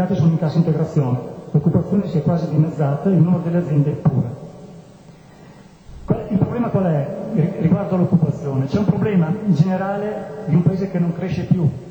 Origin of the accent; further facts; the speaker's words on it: Modena, Emilia-Romagna, Italy; now in Mantua, Italy; Io sono modenese di origine e mantovano perché ho sposato una ragazza di Mantova